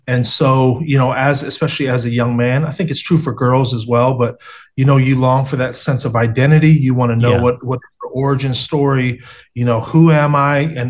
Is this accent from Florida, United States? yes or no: no; Cleveland, Ohio, United States; But, you know, the opposite when I grew up in Cleveland, you know, I was going to inner city schools.